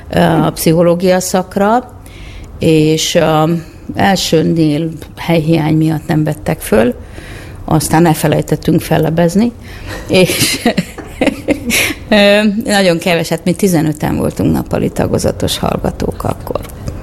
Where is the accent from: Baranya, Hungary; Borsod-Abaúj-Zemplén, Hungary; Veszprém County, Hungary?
Veszprém County, Hungary; Pétfürdő; Én Pétfürdőn nőttem fel, egyébként a személyimben Várpalota szerepel, mert amikor én születtem, akkor az már egy szocialista város volt, és Várpalota második kerülete lett Pétfürdő, egyébként ott születtem az üzemi rendelőben